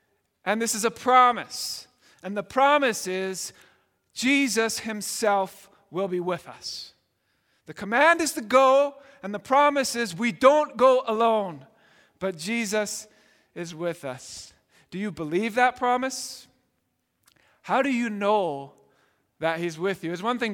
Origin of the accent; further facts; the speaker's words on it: Scotland, United Kingdom; I grew up in Scotland.